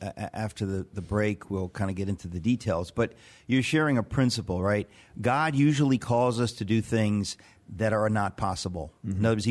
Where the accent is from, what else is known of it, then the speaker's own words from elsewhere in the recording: United States; And I tell you, it makes me so mad as an American.